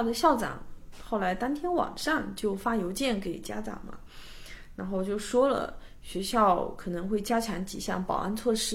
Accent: China; now in United States; 本来我们从中国过来，其实我们其实一直是生活在一个没有枪支的社会嘛。

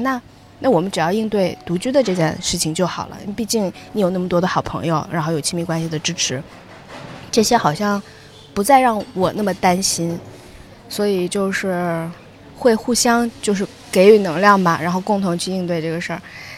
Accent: Lanzhou, Gansu, China; 我的妈妈是承受了非常大的这个压力的。有点小骄傲，我妈妈是一个很优秀的女性，所以呢她在我们兰州的那个城市里面是很多人都很听说过她的

